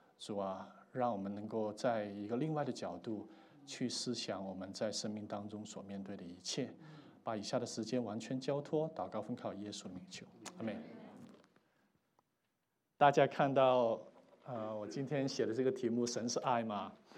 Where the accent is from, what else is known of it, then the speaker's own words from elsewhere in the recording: Hong Kong; moved away as an adult; now in United States; 我从香港过来美国读大学的时候